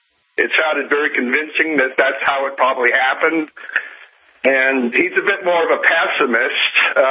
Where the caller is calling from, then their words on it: Canada; Yeah, I'm calling from Canada, as I said.